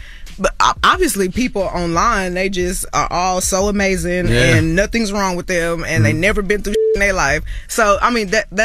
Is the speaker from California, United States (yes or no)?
no; Houston, Texas, United States; I mean, you know, I'm from Houston.